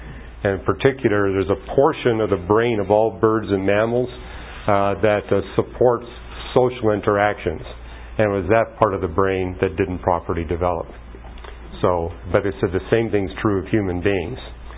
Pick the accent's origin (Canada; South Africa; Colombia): Canada; now in United States; When I was raised in Canada, every Canadian got an IQ test at age 8.